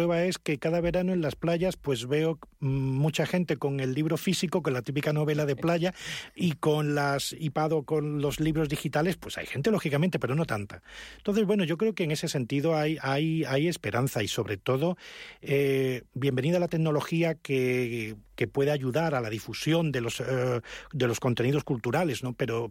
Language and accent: Spanish; Spain; Y yo, bueno, como español he sido el único presidente de 2016 al 2018.